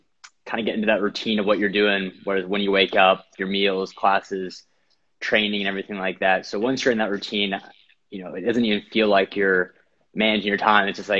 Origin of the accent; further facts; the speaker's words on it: St. Louis, Missouri, United States; Yeah, so obviously I was from St. Louis, so a lot of Midwest schools, kind of Big Ten type of schools.